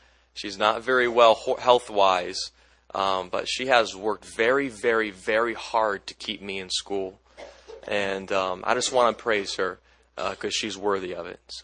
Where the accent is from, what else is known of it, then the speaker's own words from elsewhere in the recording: Michigan, United States; I am from Michigan.